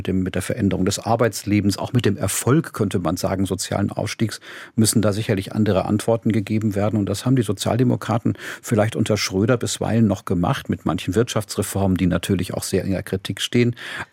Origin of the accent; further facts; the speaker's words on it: Tübingen, Baden-Württemberg, Germany; born there; In Tübingen war ich tatsächlich nur ein halbes Jahr und bin dann aus Baden-Württemberg gewissermaßen deportiert worden.